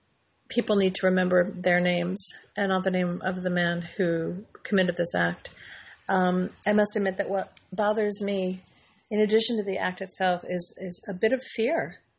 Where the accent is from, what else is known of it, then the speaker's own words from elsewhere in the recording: New Jersey, United States; I grew up in Jersey, as I've mentioned, and the beach and the boardwalk were a big part of my summers.